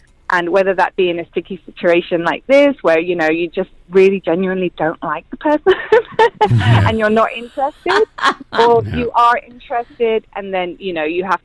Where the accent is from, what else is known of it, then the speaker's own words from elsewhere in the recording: United Kingdom; I'm Turkish English, though. I'm Turkish English, not full English.